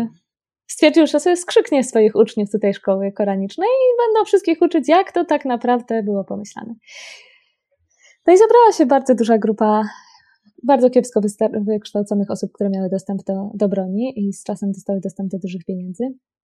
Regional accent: Kraków, Lesser Poland, Poland; Ja jestem z Krakowa, więc to jest najczęściej w porcie lotniczym na Balicach.

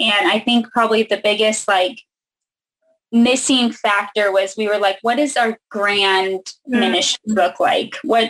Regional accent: California, United States; I had never been to Oregon. I grew up in California.

